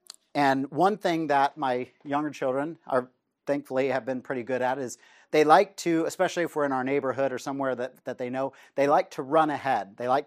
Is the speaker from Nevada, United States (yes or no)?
yes; Reno, Nevada, United States; I remember when I grew up in Reno, Nevada